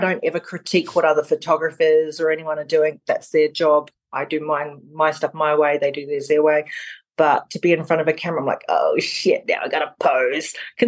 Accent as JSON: {"language": "English", "region": "North Island", "country": "New Zealand", "tie": "born or raised there", "said": "In New Zealand, the North Island of New Zealand, which is a, for people who don't know, it's a very tiny little island"}